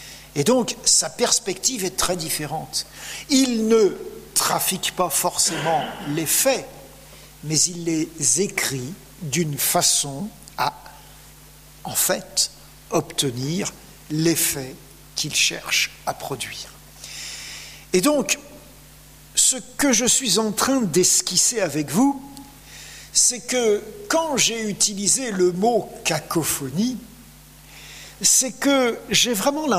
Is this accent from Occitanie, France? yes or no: no; Auvergne-Rhône-Alpes, France; À mon nom, vous devriez deviner que je suis auvergnat. C'est typique de la région où je suis né et d'où ma famille est originaire.